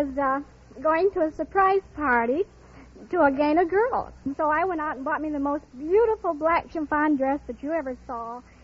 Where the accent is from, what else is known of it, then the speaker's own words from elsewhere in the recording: Kalamazoo, Michigan, United States; born there; was born in Kalamazoo, Michigan.